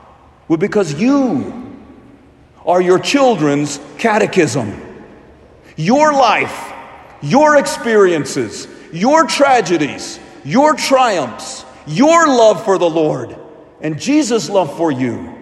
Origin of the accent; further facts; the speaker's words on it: Kerala, India; On one trip to India, we visited my home state of Kerala